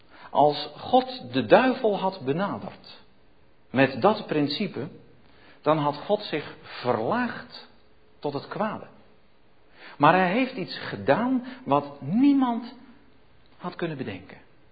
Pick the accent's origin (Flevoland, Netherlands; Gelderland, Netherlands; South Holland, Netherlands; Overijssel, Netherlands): Flevoland, Netherlands; Zeewolde; Ik kom uit Zeewolde